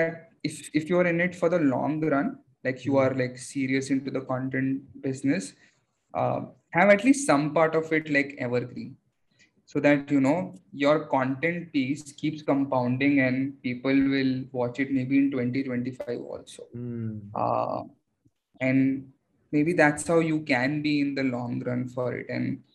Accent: Aurangabad, Maharashtra, India; I am born and brought up in Aurangabad. Like my schooling was done in Aurangabad.

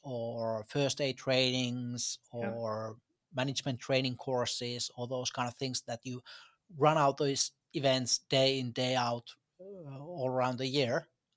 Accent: Oulu, North Ostrobothnia, Finland; English is a second language; I'm from Oulu, Finland, and I'm a part of Eventilla crew.

